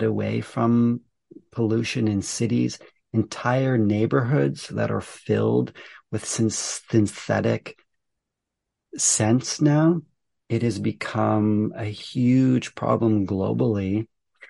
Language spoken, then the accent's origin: English; Canada; I'm Canadian, based in outside of Vancouver in British Columbia on the west coast of Canada